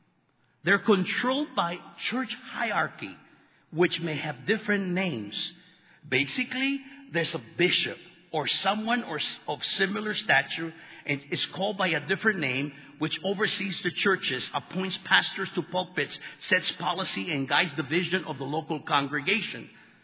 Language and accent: English; East Los Angeles, California, United States; God called me to East L.A. because I am from East L.A. And God called me there. And I am there. I want to get out of East L.A.